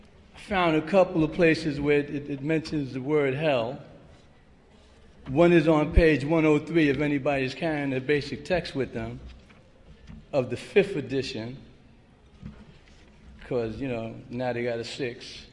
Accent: New York City, New York, United States; I'm from New York City. My home group is Steps and Traditions in El Barrio.

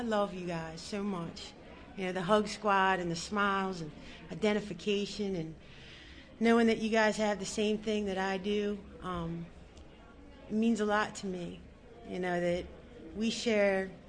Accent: Maryland, United States; I'm from the Susquehanna area, which is like Cecil County, Maryland. Rising sun, northeast, yeehaw.

